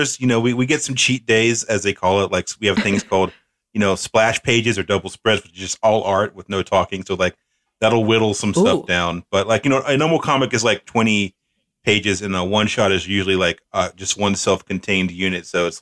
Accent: the South, United States; accent: Southern; Ignore my Comixology. Ignore my southern accent.

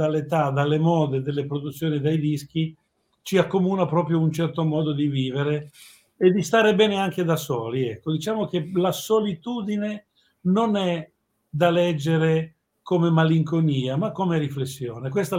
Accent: Liguria, Italy; per tutti noi che siamo cresciuti in Liguria e in qualche maniera ci sentiamo schivi, ma al tempo stesso anche fieri, no? di essere cresciuti in questa

